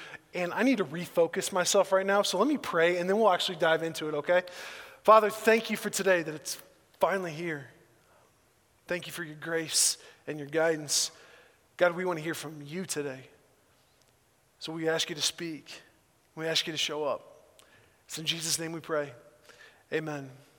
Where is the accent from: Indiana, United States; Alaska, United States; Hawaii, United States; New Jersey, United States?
Indiana, United States; Indianapolis; The cold, I am not from California, I'm not from Texas, I'm from Indianapolis, so this cold is normal to me.